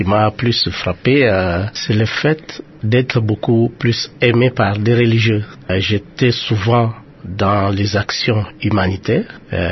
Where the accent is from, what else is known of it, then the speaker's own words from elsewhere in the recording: Fangongo, Kongo Central, DR Congo; Oui, j'ai passé toute mon enfance là-bas. J'ai fait mes études primaires chez moi, à Fangongo, à 7 kilomètres de mon village.